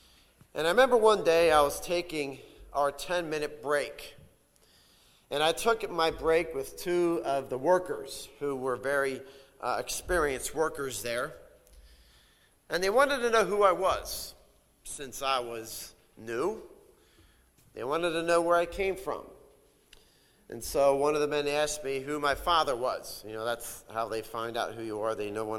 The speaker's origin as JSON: {"language": "English", "town": "Souderton", "region": "Pennsylvania", "country": "United States", "tie": "born or raised there", "said": "It was at an old furniture factory in my hometown of Souderton."}